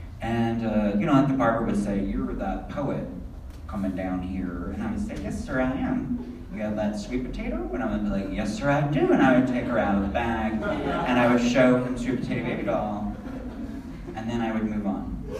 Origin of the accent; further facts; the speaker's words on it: Pennsylvania, United States; Where I grew up in Pennsylvania, it is the headquarters of the Ku Klux Klan.